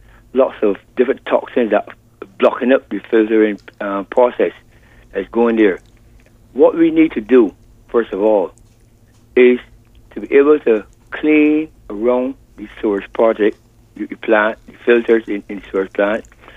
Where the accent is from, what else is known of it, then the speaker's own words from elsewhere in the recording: Sargent Village, Christ Church, Barbados; I grew up in Sargent Village, and I know all, you know, I know every crease and crevice in the Sargent Village